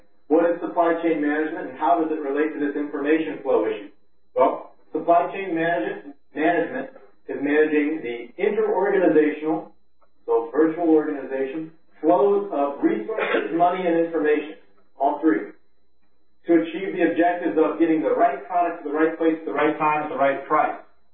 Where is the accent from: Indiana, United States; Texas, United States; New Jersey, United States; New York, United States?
Indiana, United States; I hail from Indiana, and I frequented Chicago.